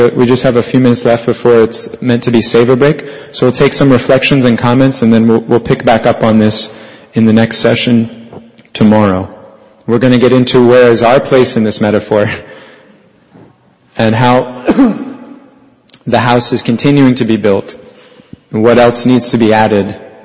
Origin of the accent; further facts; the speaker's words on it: Detroit, Michigan, United States; I'm from Detroit, and so Detroit is famous for the assembly line.